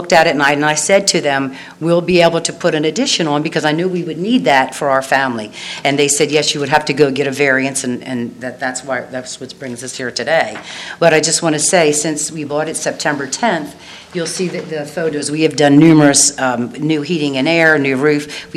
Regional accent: Dover, Delaware, United States; I grew up in Dover, but we certainly vacationed a lot at the beach

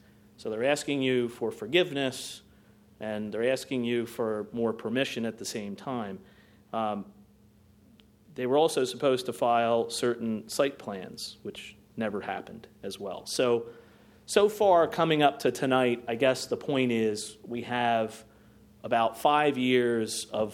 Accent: Delaware, United States; I'm from Newcastle County.

